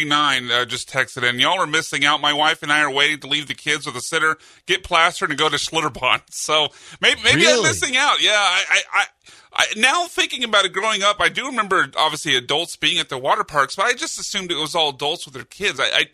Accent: Deer Park, United States; No, like, I remember growing up playing in, because I grew up in Deer Park, and we would play, where we always would play, it was at the community center basketball court

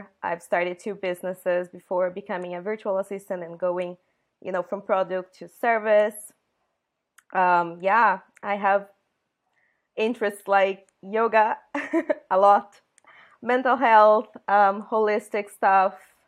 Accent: Brazil; English is a second language; moved away as an adult; now in Europe; I am from Brazil. I've been living in Europe for the past 8 years. It's going to be 8 years now.

